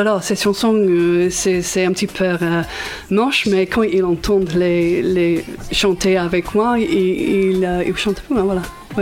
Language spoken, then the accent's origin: French; England, United Kingdom; French is a second language; Cette chanson, j'ai pensé que parce que nous sommes anglais